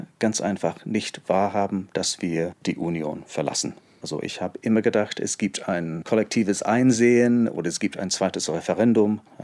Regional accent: England, United Kingdom; now in Luxembourg; Ich bin Brite, aber für mich ist Großbritannien fast Ausland geworden. Also ich muss sagen, ich fühle mich hier in Luxemburg und auch in Deutschland wohler als bei uns zu Hause in England.

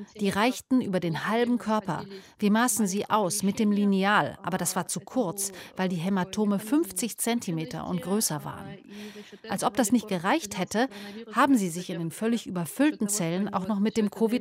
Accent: Belarus; in unserem doch immer so friedlichen Belarus passiert, in meinem Heimatland.

